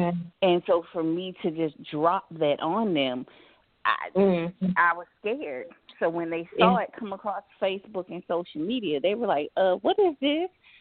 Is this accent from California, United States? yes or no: no; Houston, Texas, United States; also born or lived in Washington, United States / Louisiana, United States / Florida, United States; I was born in Washington, D.C., but raised between Houston, Louisiana, and Florida.